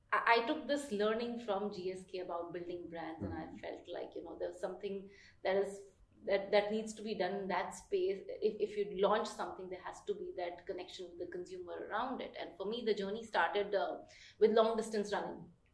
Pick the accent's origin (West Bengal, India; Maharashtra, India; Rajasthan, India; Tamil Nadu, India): West Bengal, India; Kolkata; Well, I grew up in Calcutta with a mother who was a teacher and was very strict.